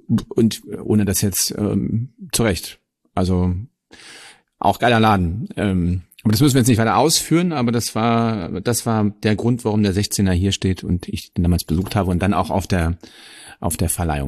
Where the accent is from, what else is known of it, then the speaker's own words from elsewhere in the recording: Germany; als Deutscher hat man da ein bisschen Berührungsängste